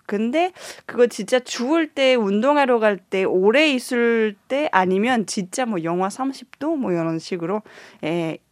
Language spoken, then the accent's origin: Korean; Quebec, Canada; 네, 퀘벡이요.